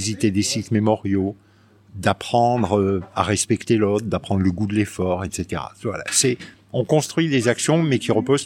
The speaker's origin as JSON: {"language": "French", "town": "Ambert", "region": "Auvergne-Rhône-Alpes", "country": "France", "tie": "born or raised there", "also_born_or_lived": "Haute-Saône", "said": "j'ai passé toute mon enfance et ma scolarité première jusqu'en terminale à Ambert, voilà, qui est une petite ville de 6000 habitants aujourd'hui, qui est nichée entre les monts du Forêt et les monts du Livradois."}